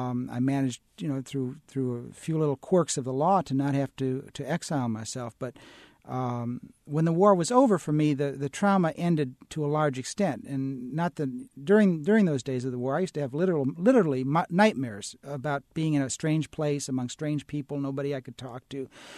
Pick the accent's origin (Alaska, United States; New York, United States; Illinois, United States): Illinois, United States; Berwyn; when I was a teenager growing up in Berwyn, Illinois, I was very patriotic.